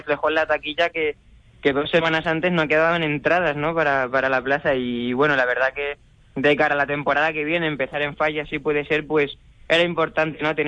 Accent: Valeria, Castilla-La Mancha, Spain; sin olvidarnos nunca de esas raíces manchegas, ¿no? De mi pueblo, de Valeria y de toda mi familia.

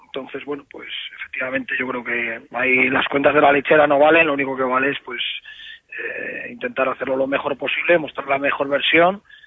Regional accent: Valladolid, Castile and León, Spain; born there; Yo nací aquí en Valladolid, trabajé en Valladolid muy a gusto

